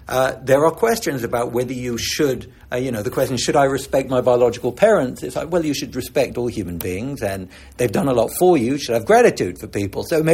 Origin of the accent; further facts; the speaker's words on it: London, United Kingdom; I grew up in Europe, in London, where I had encounters with anti-Semitism all the time.